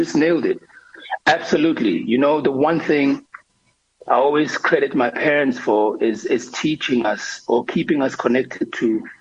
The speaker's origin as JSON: {"language": "English", "town": "Ladysmith", "region": "KwaZulu-Natal", "country": "South Africa", "tie": "born or raised there", "said": "I was born at home in the Bundus, in the rural areas of Ladysmith."}